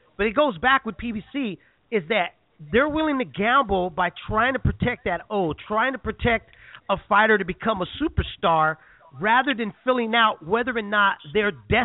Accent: San Jose, California, United States; I'm from the Bay, I'm from San Jose

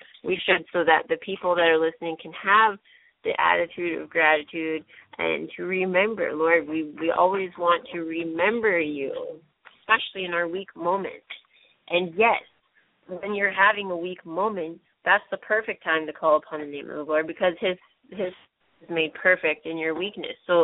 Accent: Canada; I'm from Canada. The altitude is a little different up here, you know?

